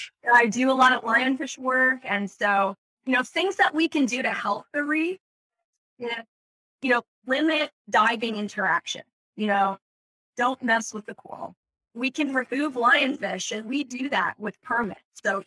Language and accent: English; Ohio, United States; Growing up in Ohio, we had a sea world in Ohio.